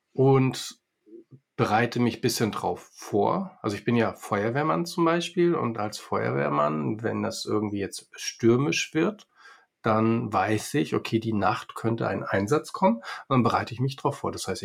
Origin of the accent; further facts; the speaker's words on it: Hamburg, Germany; Wir sind Hamburger Jungs. So, moin, ne?